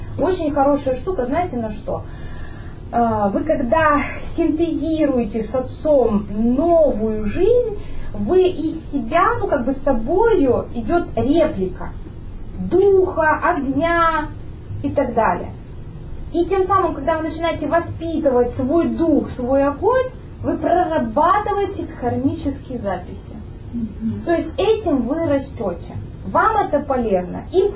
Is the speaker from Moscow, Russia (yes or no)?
yes; Moscow, Russia; я сама из Москвы